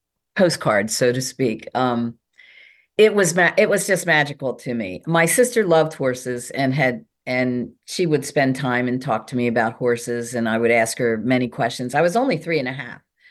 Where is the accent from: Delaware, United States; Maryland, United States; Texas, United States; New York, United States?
Delaware, United States; Wilmington; And in my neighborhood growing up in North Wilmington, the city sidewalk ended at my front yard.